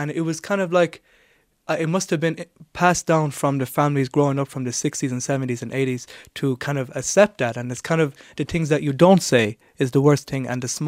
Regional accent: Tralee, County Kerry, Ireland; I always said when I was growing up in Tralee and I was going to primary and secondary school

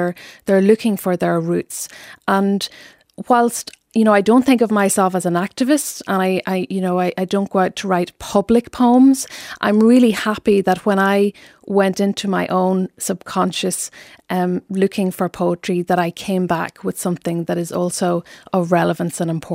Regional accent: County Donegal, Ireland; So the story that I grew up with in Northwest Donegal

